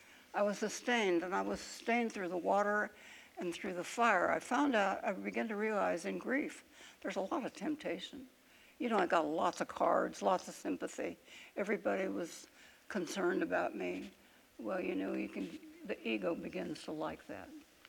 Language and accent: English; Oregon, United States; I was from Oregon, for heaven's sakes.